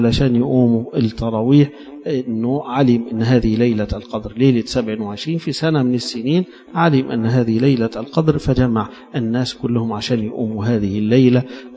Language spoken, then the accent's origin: Arabic; Egypt; وإحنا عادتنا كمصريين أن اللي نشوف في التلفزيون يبقى هو ده العالم الكبير